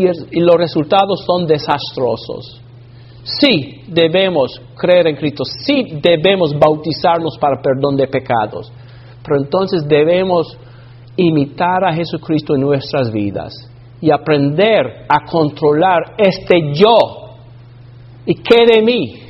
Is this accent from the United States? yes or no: yes; Alabama, United States; Spanish is a second language; Cuando me crié en Alabama en los años 1960 y 1970, estoy hablando de mi edad. Estoy confesando mi edad.